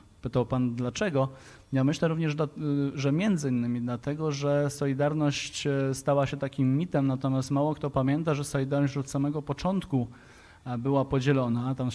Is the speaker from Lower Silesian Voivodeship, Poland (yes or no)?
yes; Wrocław, Lower Silesian Voivodeship, Poland; ponieważ pochodzę z Wrocławia